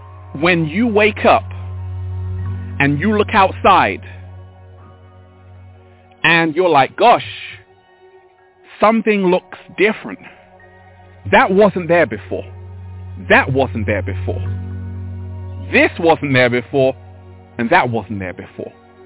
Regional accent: Hampstead, London, United Kingdom; And growing up, deep divers, I was born in Hampstead. I used to walk in Hampstead Heath with my sister.

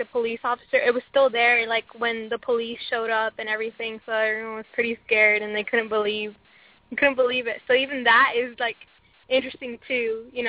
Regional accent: Washington, United States; Washington State.

